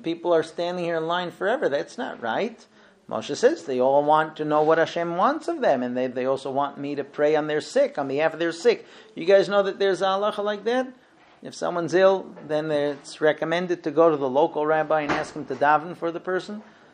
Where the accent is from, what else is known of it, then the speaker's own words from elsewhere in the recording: United States; But I come from the United States, and I can tell you that I see a lot of positive in the United States.